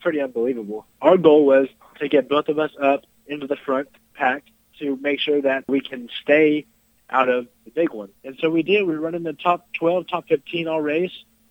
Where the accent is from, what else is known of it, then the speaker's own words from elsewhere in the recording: Bakersfield, California, United States; I'm from Bakersfield, mm-hmm.